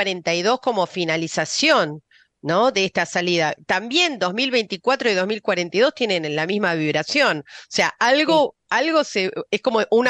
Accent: Argentina; me gusta porque también nos hacen reflexionar como argentinos, ¿no?

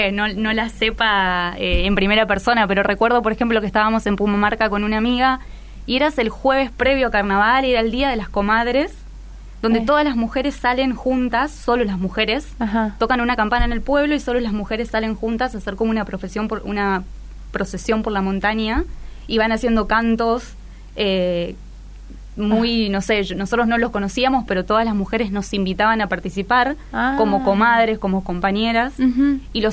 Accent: Santa Fe, Argentina; Nosotras somos del norte de Santa Fe.

